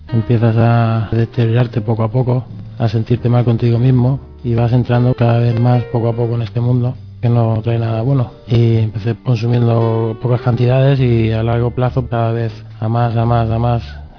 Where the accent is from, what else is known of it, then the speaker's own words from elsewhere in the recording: Spain; Somos todos españoles de diferentes sitios de España.